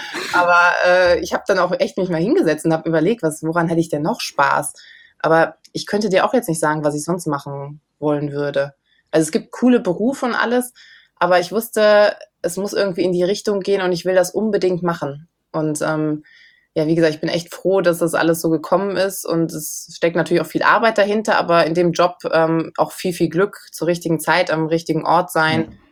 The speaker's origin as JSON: {"language": "German", "town": "Bergisch Gladbach", "region": "North Rhine-Westphalia", "country": "Germany", "said": "ich komme aus Bergisch Gladbach"}